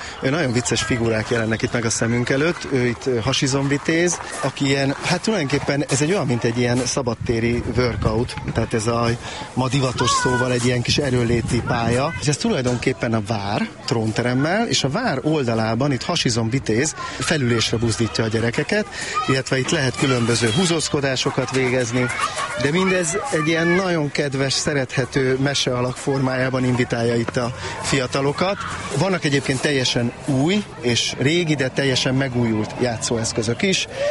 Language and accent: Hungarian; Budapest, Hungary; én itt nőttem fel a második kerületben, és nagyon sokszor jártam gyerekként is